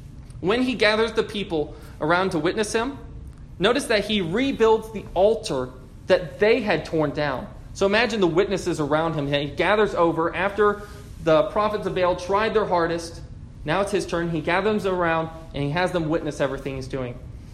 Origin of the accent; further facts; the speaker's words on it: Michigan, United States; I'm from Michigan. I did not go ice fishing very many times.